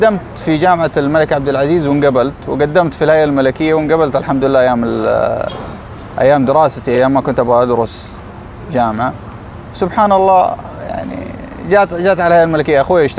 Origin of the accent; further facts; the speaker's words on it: Jeddah, Makkah Province, Saudi Arabia; من مواليد جدة، مدينة جدة ومن الرخاء والشدة، ودارس في جدة وقضيت عمري في جدة، خريج ثانوية أم القرى بجدة شارع صاري.